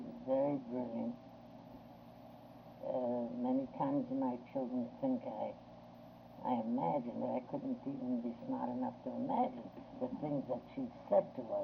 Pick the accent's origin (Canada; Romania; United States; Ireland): Romania; English is a second language; I was born in Romania, in a very small town. That was more country than town.